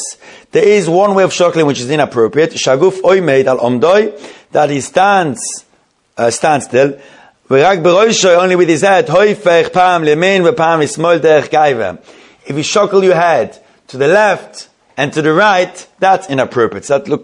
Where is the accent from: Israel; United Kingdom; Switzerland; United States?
Switzerland; Zurich; I was brought up in Zurich